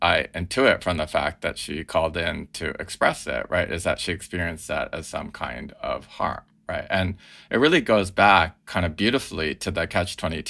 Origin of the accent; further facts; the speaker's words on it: Colombia; So I want people to be able to rebut the idea of just because I say I'm from Colombia.